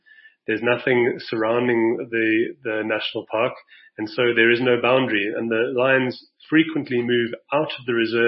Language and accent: English; South Africa; now in Kenya; I'm a South African currently living in Kenya.